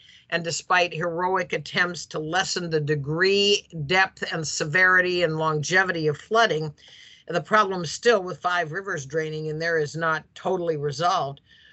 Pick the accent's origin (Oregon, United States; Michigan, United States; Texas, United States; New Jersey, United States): Oregon, United States; I grew up over in Central Oregon